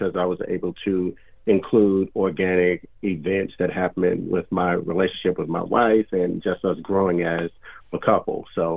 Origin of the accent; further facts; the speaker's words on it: Mississippi, United States; Well, I was born in the Mississippi Delta. So as you can imagine, that's where the R&B